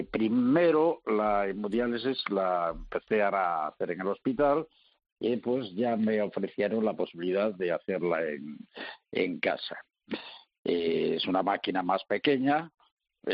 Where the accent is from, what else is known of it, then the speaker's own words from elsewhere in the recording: Cospeito, Galicia, Spain; also born or lived in Santiago de Compostela; Me tuve que ir a vivir a Santiago, porque yo soy del Ayuntamiento de Cospeito, en la provincia de Lugo.